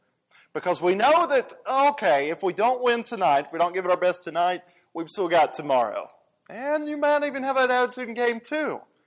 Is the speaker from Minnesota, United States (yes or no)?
no; Georgia, United States; I'm from Georgia and I root for teams from Atlanta